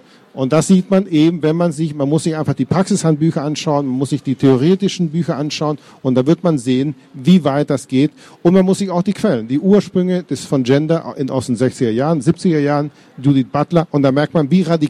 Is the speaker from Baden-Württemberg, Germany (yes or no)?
no; Frankfurt, Hesse, Germany; ich komme aus Hessen und ich komme außerdem aus Frankfurt